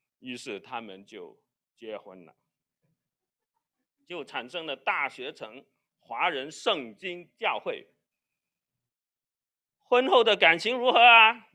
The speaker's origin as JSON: {"language": "Chinese", "country": "China", "said": "我们中国人的姑娘嫁谁啊？嫁书生。"}